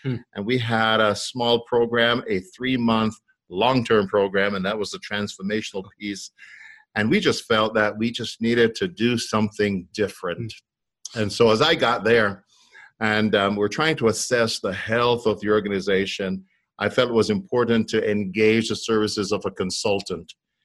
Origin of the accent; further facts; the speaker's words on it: Kingston, Jamaica; now in Fort Wayne, United States; I'm actually from Kingston, Jamaica. I was born in Kingston, and I came to Fort Wayne, Indiana in 1982.